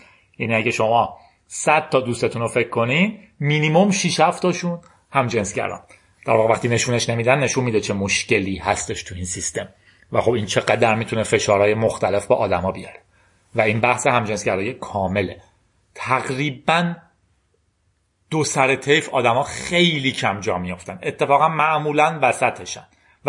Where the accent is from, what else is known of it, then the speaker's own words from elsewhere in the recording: Iran; من میگم من یک ایرانی هستم،